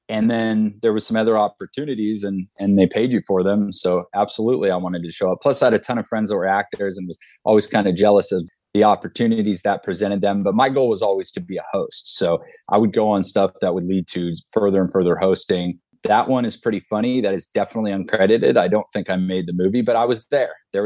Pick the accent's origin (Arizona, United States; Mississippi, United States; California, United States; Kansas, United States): California, United States; And look, I'm from Southern California. I know nothing about surfing the Great Lakes.